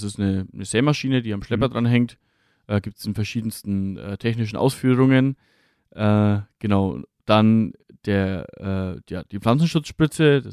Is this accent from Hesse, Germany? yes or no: no; Bavaria, Germany; Wobei dieses Dreschen vom Mais und dieser Hochschnitt bei uns jetzt hier nicht so viel Rolle spielt, bei uns in Franken.